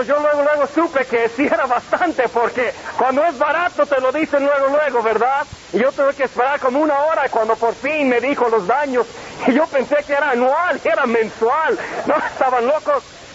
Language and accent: Spanish; Mexico; Y yo fui criado en México desde los 8 años y estudié en las escuelas federales.